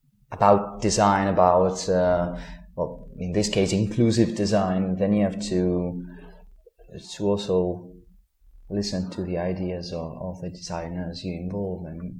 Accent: Italy; because we are from Italy

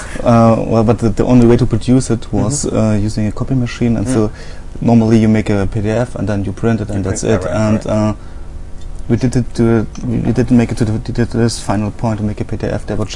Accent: Saxony, Germany; because I'm not from Berlin. I haven't grown up in Berlin, but in the city south of Leipzig, so it's deep province.

